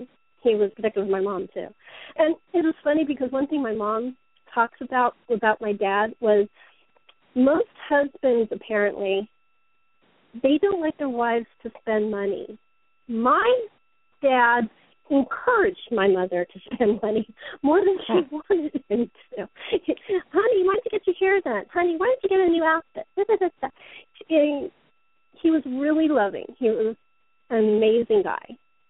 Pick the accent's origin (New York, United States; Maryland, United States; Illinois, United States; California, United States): California, United States; which I grew up in California. I had never heard the term before.